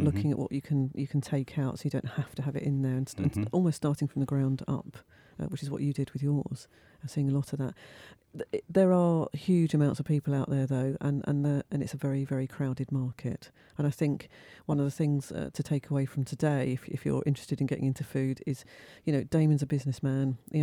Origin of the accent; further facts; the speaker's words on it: United Kingdom; because we're British, we don't want to look like an idiot